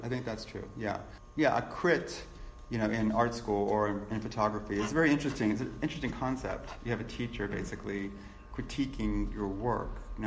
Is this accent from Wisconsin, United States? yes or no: no; Pittsburgh, Pennsylvania, United States; also born or lived in Newcastle; old industry here, which I grew up with in Newcastle and in Pittsburgh.